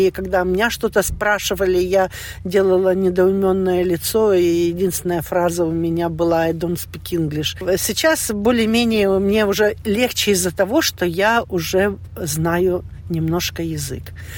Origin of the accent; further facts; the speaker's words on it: Kyiv, Ukraine; now in Australia; Мы переехали из Киева 12 марта. Приехали в Австралию, через Польшу летели